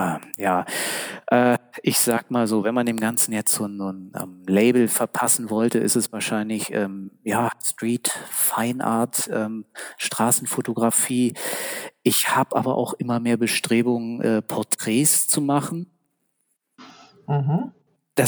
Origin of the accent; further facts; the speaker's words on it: Berlin, Germany; Also ich bin in Berlin aufgewachsen, geboren und aufgewachsen.